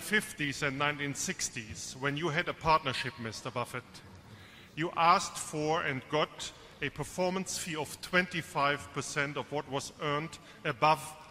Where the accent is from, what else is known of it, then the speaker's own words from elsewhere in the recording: Bonn, North Rhine-Westphalia, Germany; English is a second language; from Bonn, Germany.